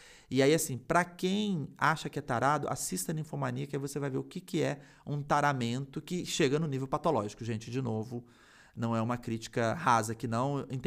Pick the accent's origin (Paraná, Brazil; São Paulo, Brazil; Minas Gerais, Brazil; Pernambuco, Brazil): Minas Gerais, Brazil; Belo Horizonte; Vá lá em Belo Horizonte, Gabs. A gente tem que ir junto na minha terrinha.